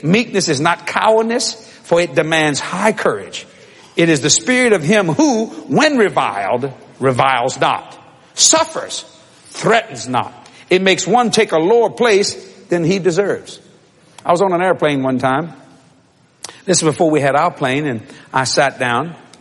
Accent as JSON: {"language": "English", "town": "New Orleans", "region": "Louisiana", "country": "United States", "tie": "born or raised there", "said": "I'm from New Orleans, Louisiana, and raised down the bayous of South Louisiana."}